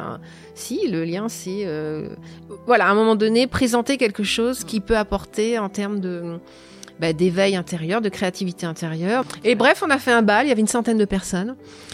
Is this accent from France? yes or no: yes; Normandy, France; Non, alors moi j'ai grandi dans l'Orne, Hommage.